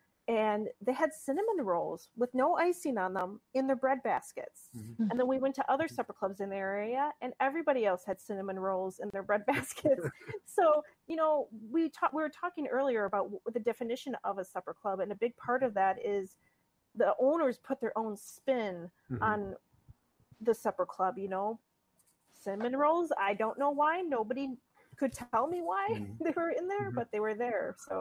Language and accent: English; Wisconsin, United States; growing up in Northeast Wisconsin, salad bars were really prevalent up in that area of the state.